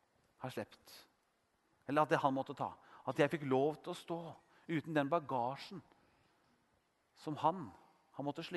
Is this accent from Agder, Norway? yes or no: no; Brumunddal, Innlandet, Norway; jeg vokste jo opp i Brumunddal utenfor Hamar